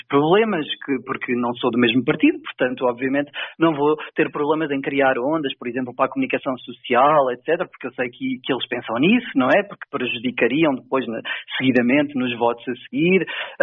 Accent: Quintães, Aveiro, Portugal; uma coisa que se está a passar literalmente na minha terra, que é Quintães

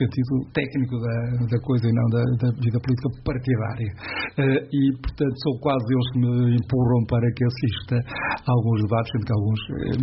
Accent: Aveiro, Centro, Portugal; Quer dizer, é irrelevante para nós que somos de Aveiro

